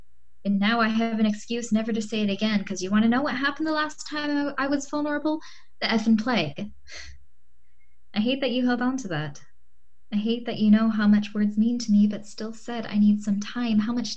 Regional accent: California, United States; now in Portland, United States; I grew up in Southern California and did not like it there.

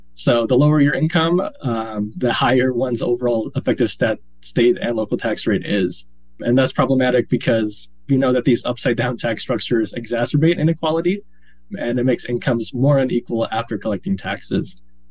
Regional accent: Hillsboro, Oregon, United States; moved away as an adult; now in Washington, United States; Yes, I do. So I grew up in Oregon. I grew up in Hillsboro, Oregon, just outside of Portland. I attended the University of Oregon.

